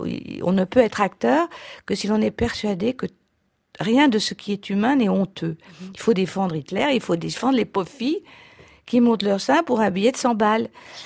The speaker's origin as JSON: {"language": "French", "region": "Hauts-de-France", "country": "France", "said": "puisque je suis du Nord, donc je suis ch'ti"}